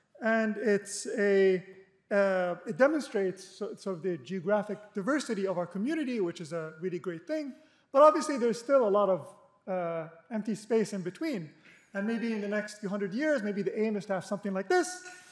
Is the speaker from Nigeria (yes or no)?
no; Abu Dhabi, United Arab Emirates; So I am from Abu Dhabi, but my wife is from Dubai.